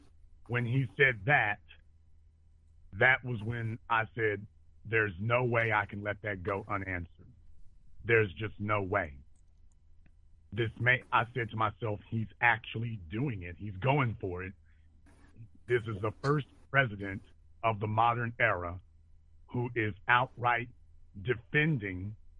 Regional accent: Louisiana, United States; Remember, I'm from Louisiana. I'm from the state where people forget this.

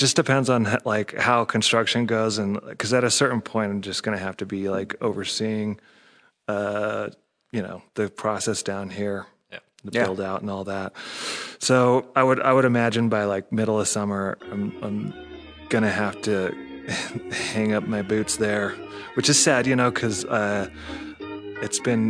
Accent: Provo, Utah, United States; also born or lived in Olympia; cause I grew up in Provo. I moved to Salt Lake City, you know, when I was like 22, after living in Olympia, Washington

